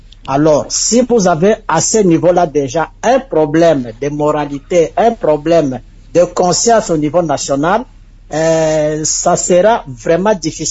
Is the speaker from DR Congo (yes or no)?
yes; DR Congo; chez nous, en République démocratique du Congo